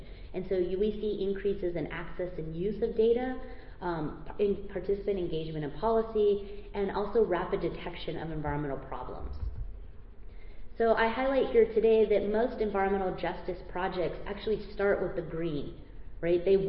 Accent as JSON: {"language": "English", "region": "Arizona", "country": "United States", "said": "So I'm from Arizona, and this is what it looks like."}